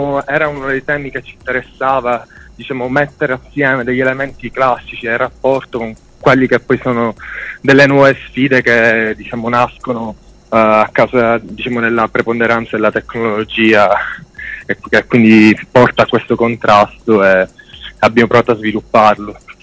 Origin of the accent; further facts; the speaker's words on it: Palermo, Sicily, Italy; now in Bologna, Italy; siamo stanziati a Bologna, anche se io in realtà sono originario di Palermo.